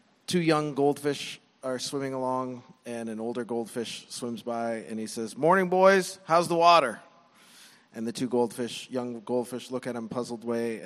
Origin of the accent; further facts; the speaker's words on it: Canada; now in United States; And I'm American. I'm an American citizen now, so I used to have this out. I was like Canadian